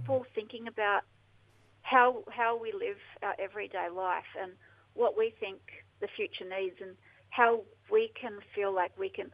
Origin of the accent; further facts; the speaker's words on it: Brisbane, Queensland, Australia; Well, I grew up here in Brizzy